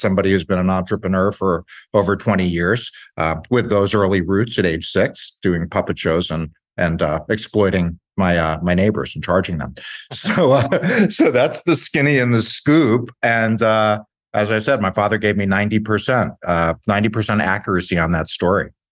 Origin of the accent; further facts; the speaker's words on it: Staten Island, New York, United States; So I am 6 years old and I am setting up a puppet show in the backyard of the house where I grew up on Staten Island.